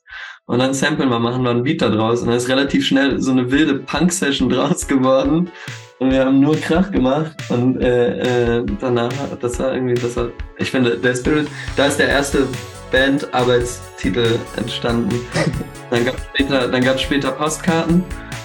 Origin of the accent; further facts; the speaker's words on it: Hildesheim, Lower Saxony, Germany; now in Hanover, Germany; Also wir kommen alle aus Hildesheim und sind alle, glaube ich, zu verschiedenen Zeitpunkten nach Hannover gezogen